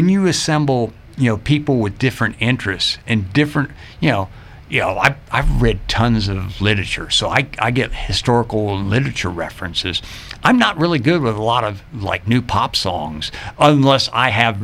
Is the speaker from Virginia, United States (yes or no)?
yes; Port Royal, Virginia, United States; I remember growing up, we grew up in Port Royal, and coming into the city of Fredericksburg at Christmas time